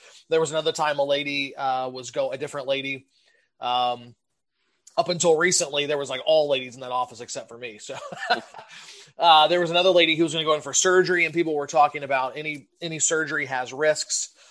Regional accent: Ohio, United States; also born or lived in Michigan; I'm originally from Southern Ohio, pastored in Michigan for about 13 and a half years

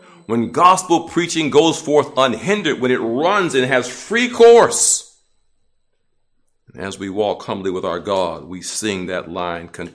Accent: Detroit, Michigan, United States; you're from Detroit? I said, yeah, I'm from Detroit.

